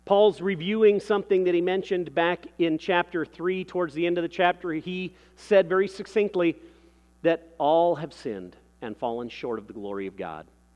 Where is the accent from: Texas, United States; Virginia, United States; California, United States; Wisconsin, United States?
California, United States; Burbank; I grew up in Burbank and we were ministering at a church there for a number of years before moving here.